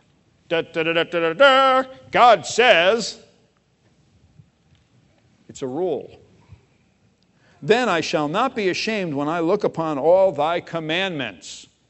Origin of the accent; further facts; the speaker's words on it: New York City, New York, United States; If you know me, you might know that I grew up in New York City, that I hated school